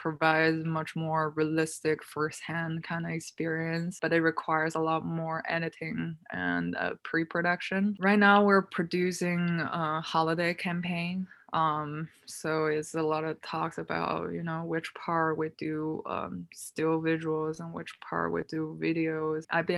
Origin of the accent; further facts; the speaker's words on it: Beijing, China; now in New York, United States; You know, I grew up in Beijing. It has always been the metropolis kind of experience